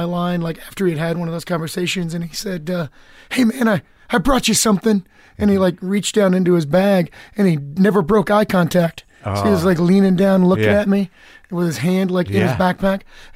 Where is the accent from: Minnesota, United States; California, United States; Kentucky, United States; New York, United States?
Kentucky, United States; Lexington